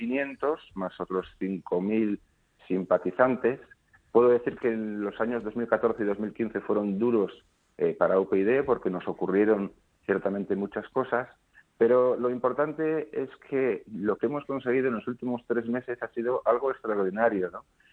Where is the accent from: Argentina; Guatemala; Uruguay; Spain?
Spain; Todos somos españoles